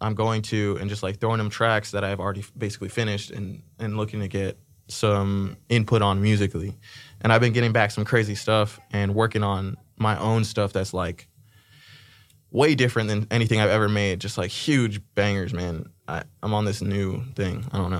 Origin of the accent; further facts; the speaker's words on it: Foothill Ranch, California, United States; also born or lived in Inglewood, United States; Born in Inglewood, but raised in Orange County. Okay. So I was raised in a city called Foothill Ranch. And it's a little tiny suburb in the hills